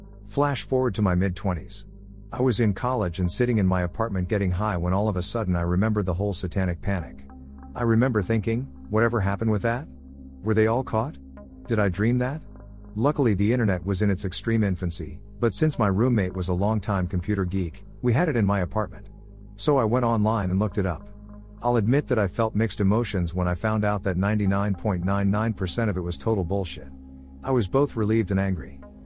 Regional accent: Ireland; I was brought up in Ireland, and unusual as it was, my parents never drank.

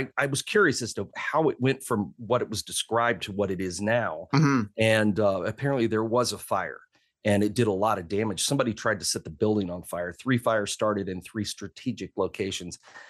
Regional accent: Decatur, Illinois, United States; I grew up in Decatur. That's as bad.

